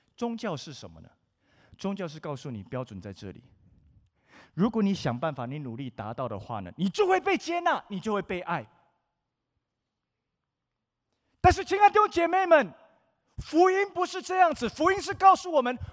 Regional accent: California, United States; 因为北加州是我长大的地方。

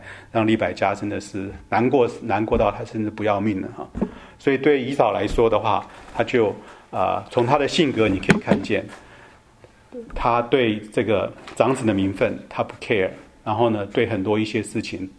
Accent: Taiwan; 我们从台湾来的，我们去有当过两年的这服兵役哈

